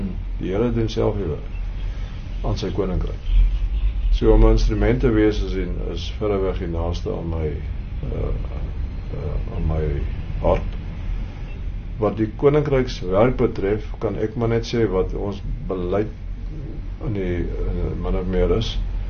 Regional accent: Western Cape, South Africa; Ek het hier in die Weskaap groot geword

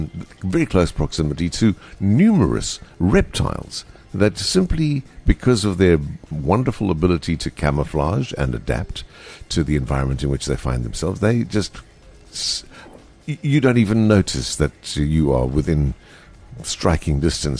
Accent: South Africa

